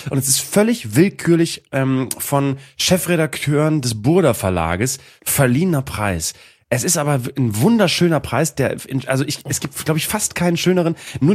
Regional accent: Vegesack, Bremen, Germany; muss ich an Fegesack denken, mein Heimatdorf, mein Heimatort, ein Stadtteil von Bremen, oder vielmehr ein Teil von Bremen Nord, was wiederum ein ausgelagerter Teil von Bremen ist, eigentlich eine Exklave, eigentlich eine andere Welt.

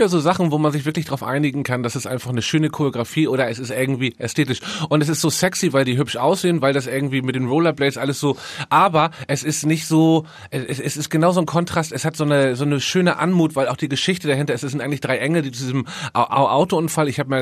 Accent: Northern Germany, Germany; Wir sind beide Norddeutsche. Wir sind mit Hausmannskost, glaube ich, noch aufgewachsen.

